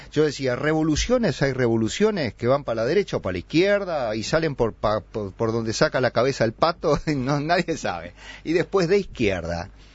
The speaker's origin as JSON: {"language": "Spanish", "region": "Paysandú", "country": "Uruguay", "tie": "born or raised there", "said": "de ese río Uruguay en el cual yo crecí bañándome en Paysandú"}